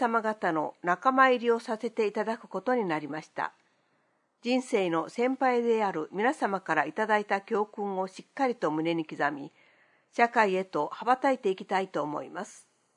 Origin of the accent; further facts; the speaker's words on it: Saiki, Oita, Japan; いずれ生まれ育った佐伯市のために、何か役に立てることがあればいいなと思います。